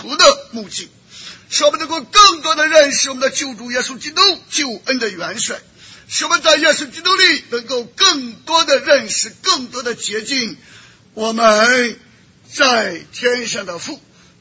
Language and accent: Chinese; China; 我们中国人离了猪肉都不行